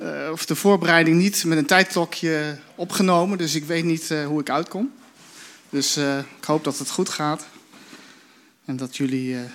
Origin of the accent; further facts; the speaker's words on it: Netherlands; En ik denk daarom ook dat dit thema extra bijzonder moeilijk voor ons is, als Nederlanders, als Westelingen